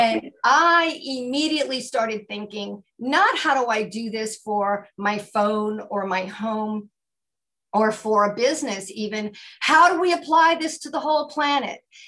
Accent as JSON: {"language": "English", "town": "New Orleans", "region": "Louisiana", "country": "United States", "said": "I'm from New Orleans. Katrina happens. I'm from New Orleans."}